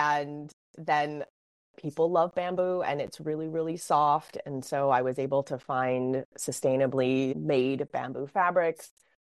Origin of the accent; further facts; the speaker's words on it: Hawaii, United States; I grew up in Hawaii and there's limited resources to a family that was artists, and we didn't have a lot.